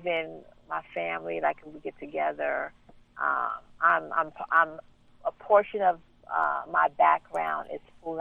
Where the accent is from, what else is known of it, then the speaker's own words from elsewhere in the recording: United States; I did not grow up in Sierra Leone. I grew up in the United States.